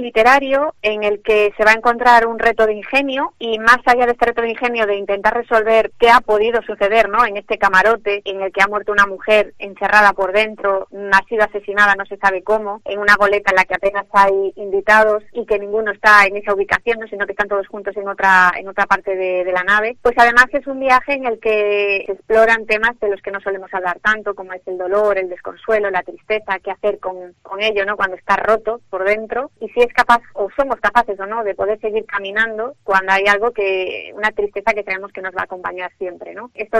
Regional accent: Vigo, Galicia, Spain; Yo soy una viguesa muy enamorada de mi ciudad y la disfruto mucho, la paseo mucho, sobre todo reconozco que la zona de la costa.

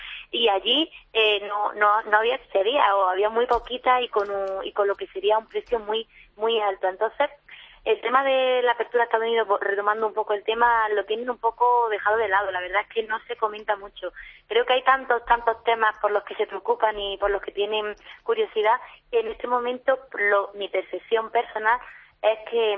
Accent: Spain; voy a que me muestres cómo lo hacéis para poder apoyarte desde lo que yo sé como español. No a enseñarte, sino a que intercambiemos a nivel cultural lo que yo traigo de España y lo que tú tienes en Cuba.

